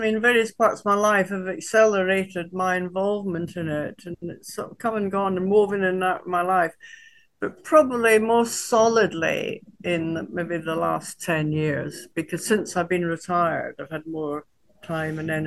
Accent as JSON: {"language": "English", "region": "Scotland", "country": "United Kingdom", "said": "it's from a poem written by an Angus poet, I come from Angus, called Violet Jacobs"}